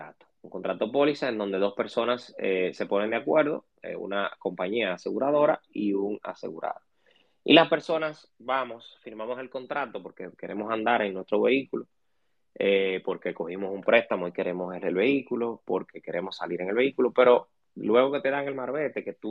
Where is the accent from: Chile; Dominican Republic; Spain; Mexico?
Dominican Republic; como dominicanos, todos no visualizamos que nosotros estamos invirtiendo en una póliza o contrato para nuestro vehículo